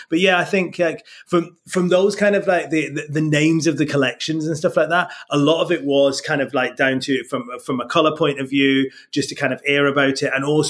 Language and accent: English; Preston, North West England, United Kingdom; born there; I was born in Preston, do you know what I mean?